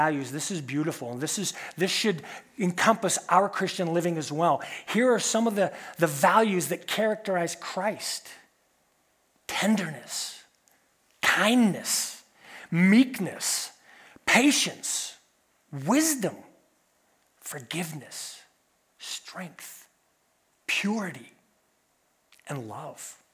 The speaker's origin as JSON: {"language": "English", "region": "California", "country": "United States", "said": "I came from California, and I think the bumper sticker originated there."}